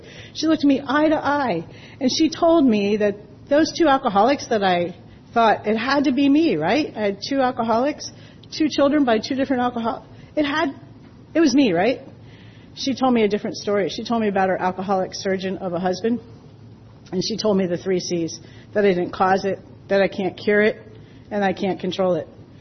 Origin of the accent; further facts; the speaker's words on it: Pittsburgh, Pennsylvania, United States; I'm from Pittsburgh, Pennsylvania.